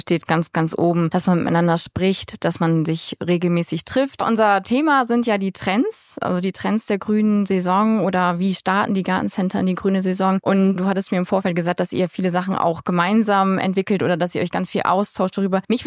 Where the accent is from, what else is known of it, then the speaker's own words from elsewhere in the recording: Bremen, Germany; ich komme ja aus Bremen und arbeite in Oldenburg